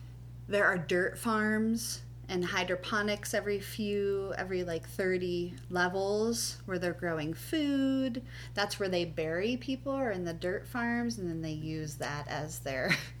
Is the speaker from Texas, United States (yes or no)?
no; Ohio, United States; which my husband says I say those words weird because I'm from Ohio.